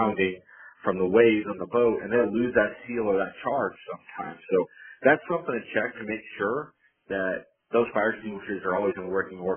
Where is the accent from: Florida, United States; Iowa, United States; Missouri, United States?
Iowa, United States; I grew up in Guthrie County, but I've been back as a warden for 14 and a half years here.